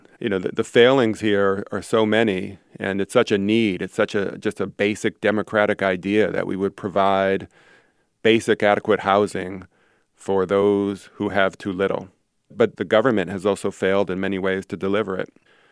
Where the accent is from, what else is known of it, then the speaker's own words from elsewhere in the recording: Chicago, Illinois, United States; Yeah, well, I'm a Chicagoan, and you are too, so I know you can understand this.